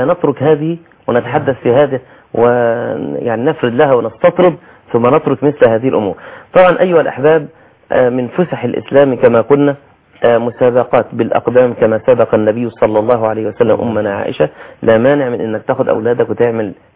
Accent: Egypt; في بعض الناس من سكان الأماكن الراقية عندنا في مصر

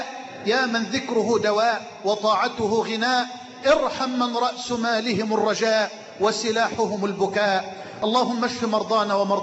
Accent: Egypt

